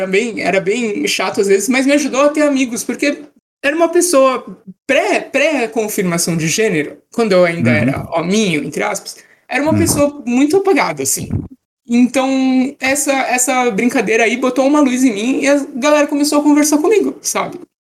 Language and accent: Portuguese; Santos, São Paulo, Brazil; Nascida e criada em Santos.